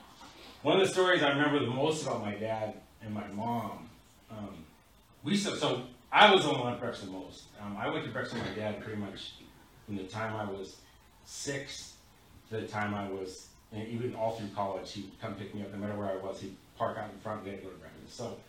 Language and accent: English; Burien, Washington, United States; growing up in Burien, we really felt that. You know, people make jokes about me being a Jew boy